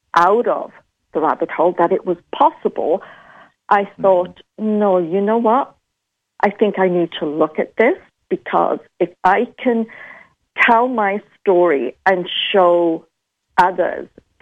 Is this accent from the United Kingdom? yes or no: yes; United Kingdom; because I'm a Brit.